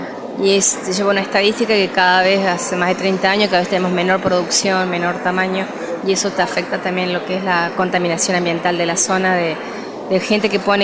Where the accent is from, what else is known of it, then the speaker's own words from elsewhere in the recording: Villa Mazán, La Rioja, Argentina; Somos de Villa Mazán, departamento de Arauco, de la provincia de La Rioja.